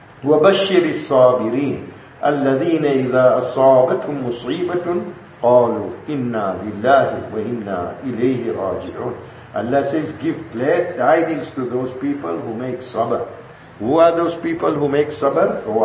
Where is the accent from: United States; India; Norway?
India; We should become Muslims, not just Indians. We are Indian Muslims, and that Indian nature which is in us, that which has come for centuries, and it doesn't go out of us.